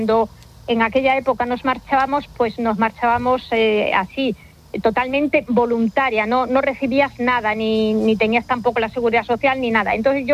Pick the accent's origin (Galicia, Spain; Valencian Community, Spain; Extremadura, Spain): Extremadura, Spain; Plasencia; Yo sentía que tenía una familia, que tenía vivía en una ciudad, soy de Plasencia, iba a un colegio, tenía amigas